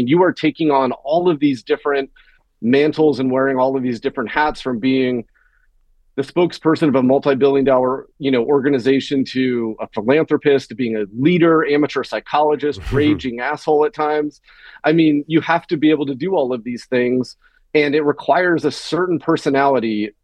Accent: Boulder, Colorado, United States; I was born in Colorado and grew up part of my life in Boulder

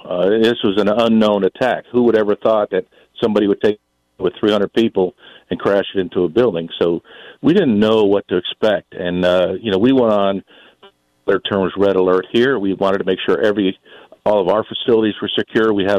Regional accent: New York City, New York, United States; My father's based from Brooklyn, New York. I grew up in New York City as a young child, so I have family up there. It has a different feel for me being from New York City.

